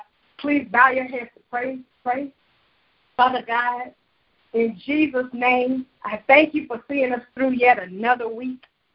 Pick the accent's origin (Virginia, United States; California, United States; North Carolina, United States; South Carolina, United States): South Carolina, United States; And when I go to my hometown of South Carolina to visit, it makes me feel so good